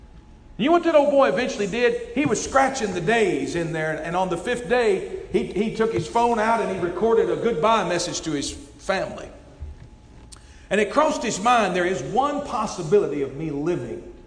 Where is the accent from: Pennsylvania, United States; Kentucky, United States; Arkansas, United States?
Kentucky, United States; I'm from Kentucky, and they've got a theological seminary up there.